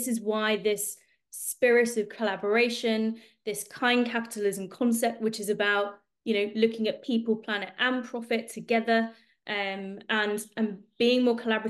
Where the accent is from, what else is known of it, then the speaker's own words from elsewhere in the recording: United Kingdom; I mean, I'm a Brit, aren't I?